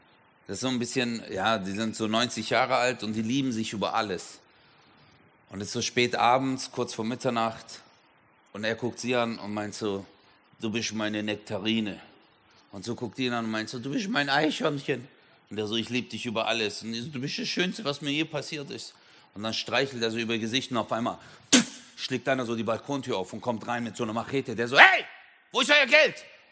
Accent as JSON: {"language": "German", "region": "Baden-Württemberg", "country": "Germany", "said": "Bei uns im Schwabenland sagt man immer junge Frau."}